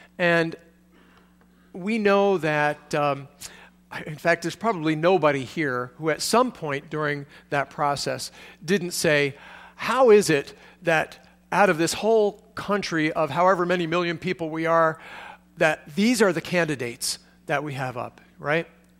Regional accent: United States; no, I'm American

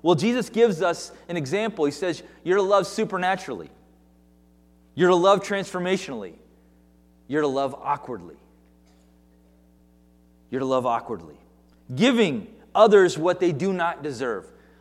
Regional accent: New Hampshire, United States; I grew up in New Hampshire. I was raised in New England.

